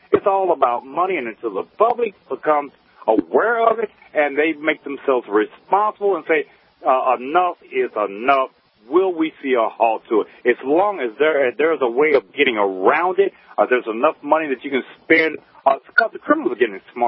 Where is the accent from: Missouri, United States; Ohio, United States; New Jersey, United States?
Missouri, United States; St. Louis; I'm visiting Kentucky right now because I'm a truck driver, but I'm from St. Louis, and I'm enjoying your program.